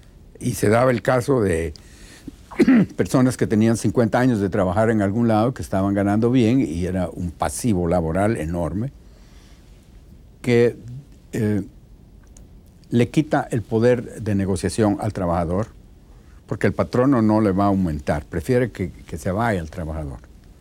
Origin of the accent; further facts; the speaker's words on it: Guatemala; Sí, pero no por eso me siento menos guatemalteco. Me siento muy en casa, me siento como parte de cualquiera de las dos culturas.